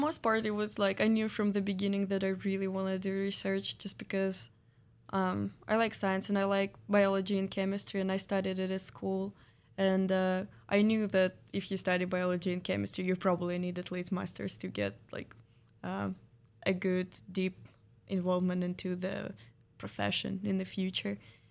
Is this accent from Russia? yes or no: yes; Moscow, Russia; now in Oregon, United States; I'm from Moscow, Russia, and it's plain. We don't have any mountains and we don't have any ocean.